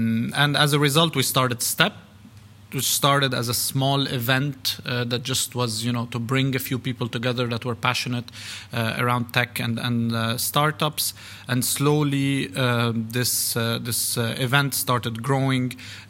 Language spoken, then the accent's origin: English; Beirut, Beirut Governorate, Lebanon; also born or lived in Switzerland / Italy / Spain; now in United Arab Emirates; I've lived in Switzerland, Italy, in Spain, in the region here. I'm originally from Lebanon, from Beirut, and I've been in the UAE for about 9 years.